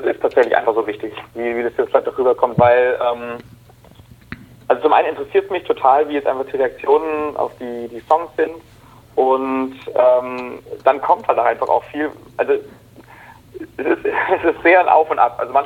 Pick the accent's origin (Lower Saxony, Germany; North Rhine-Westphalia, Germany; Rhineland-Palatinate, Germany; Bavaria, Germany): Rhineland-Palatinate, Germany; Mainz; now in Ulm, Germany; ich bin ja kein Ulmer, sondern ich bin Mainzer.